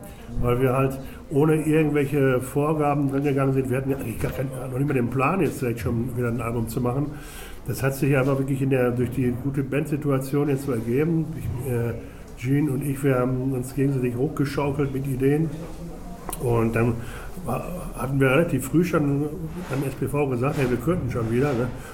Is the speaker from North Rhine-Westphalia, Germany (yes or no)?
yes; North Rhine-Westphalia, Germany; now in Herne, Germany; Ich bin stolzer Ruhrpottler, sind wir alle, glaube ich.